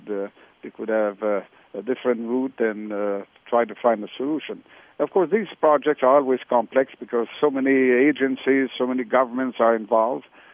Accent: Montreal, Quebec, Canada; I'm from Montreal myself, and Quebec has 1 million lakes of water.

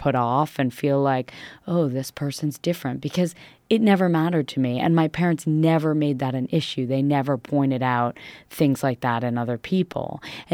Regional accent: Connecticut, United States; First of all, I grew up in Connecticut with three older sisters, my mother, my father, and a very incredibly loving open household

